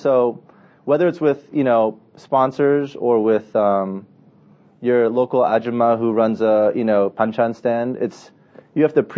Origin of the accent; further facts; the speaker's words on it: United States; growing up in America, sometimes that gets dismissed or taken advantage of or not even, you know, considered.